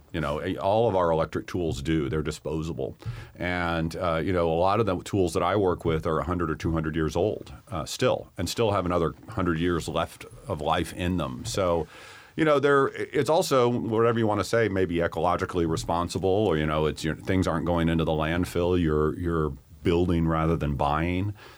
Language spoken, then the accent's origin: English; Arkansas, United States; I grew up in Arkansas, and my parents bought a farm without any electricity or power and water or anything